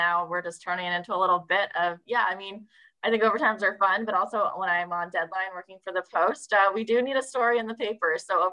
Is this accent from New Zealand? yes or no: no; Seattle, Washington, United States; I grew up in Seattle, so we didn't really know hockey. I watched, you know, the Seahawks, the Mariners, the Storm, the Sonics. That was what I grew up with.